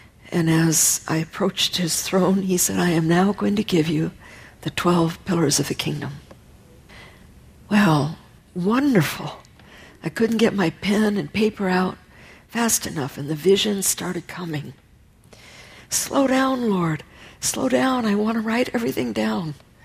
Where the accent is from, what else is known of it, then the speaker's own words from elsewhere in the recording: Michigan, United States; I grew up in Michigan and I was taught that when a tornado comes